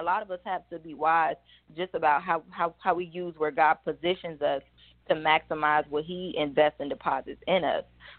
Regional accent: Hampton, Virginia, United States; born there; now in Washington, United States; I am a current resident of the DMV. I was born in Hampton, Virginia, so not too far from here. I'm very familiar with this area.

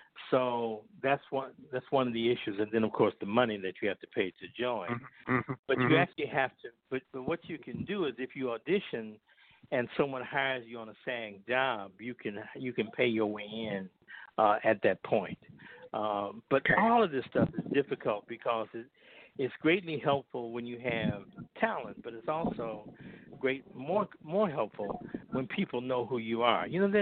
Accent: Chicago, Illinois, United States; I'm originally from Chicago.

